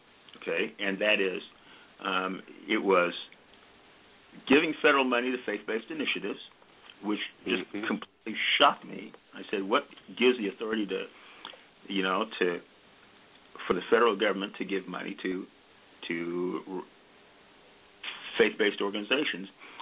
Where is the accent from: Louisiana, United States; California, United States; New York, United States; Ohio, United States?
Ohio, United States; Columbus; Like I say, I grew up in Columbus. My parents met at Ohio State, and so I have Buckeye in my blood.